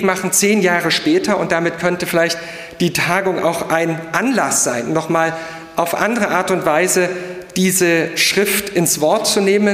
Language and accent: German; Dresden, Saxony, Germany; born there; ich bin gebürtiger Dresdner